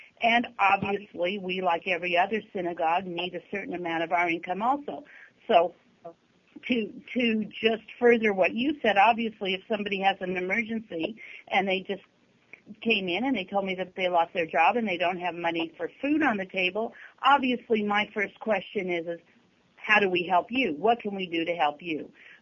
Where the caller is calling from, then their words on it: Agoura Hills, California, United States; I'm calling from Agora Hills, Temple Beth Haverim.